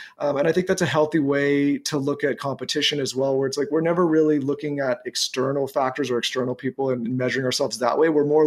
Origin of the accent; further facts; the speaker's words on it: San Diego, California, United States; now in Austin, United States; Originally I'm from Meltzer's neck of the woods in San Diego, but now since 2020, I've been in Austin.